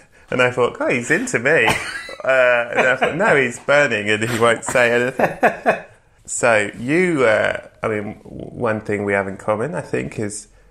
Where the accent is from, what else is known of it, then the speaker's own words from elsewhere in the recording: England, United Kingdom; that was maybe the upside of being like English